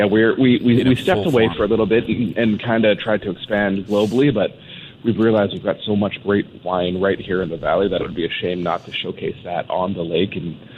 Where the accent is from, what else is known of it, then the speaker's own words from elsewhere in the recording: Vancouver, British Columbia, Canada; now in Penticton, Canada; Growing up in Vancouver, I loved ramen as a kid, so getting some good ramen out here in Penticton will be fantastic.